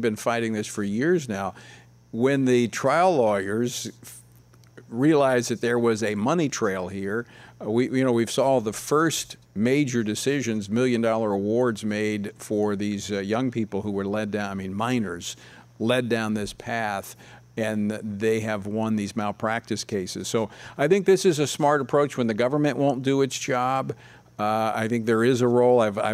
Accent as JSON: {"language": "English", "region": "Louisiana", "country": "United States", "tie": "born or raised there", "said": "in my home state of Louisiana, we've been fighting the federal government."}